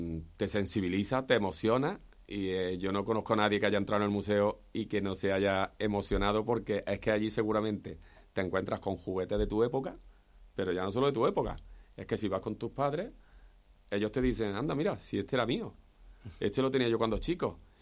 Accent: Cuevas de San Marcos, Andalusia, Spain; pero yo he valorado muchísimo, muchísimo, muchísimo lo que es mi pueblo, y como en mi pueblo no vivo en ningún sitio.

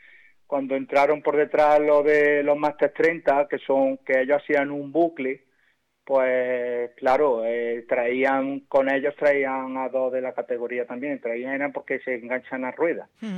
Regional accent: Spain; siendo el primer español

